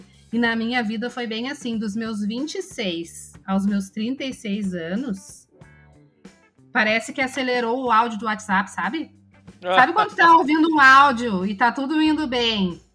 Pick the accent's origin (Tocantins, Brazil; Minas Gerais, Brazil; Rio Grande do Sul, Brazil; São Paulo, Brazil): Rio Grande do Sul, Brazil; Porto Alegre; Sou de Porto Alegre, então esse sotaque, assim, uma coisa meio escorregadia, né?